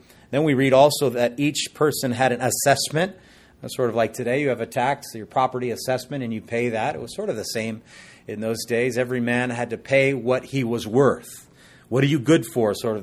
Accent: Hawaii, United States; where I grew up out on the North Shore near Sunset Beach. I still remember the house, 59003 Huelo Street.

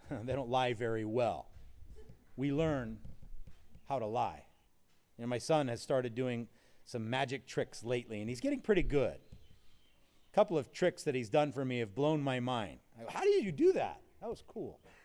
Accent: Waimanalo, Hawaii, United States; We were going to catch these chickens that we saw because we're from Waimanalo.

